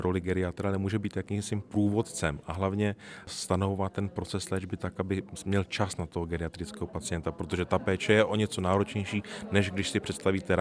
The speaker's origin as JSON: {"language": "Czech", "town": "Valašské Meziříčí", "region": "Zlín Region", "country": "Czechia", "said": "já jsem z Valašského Meziříčí třeba"}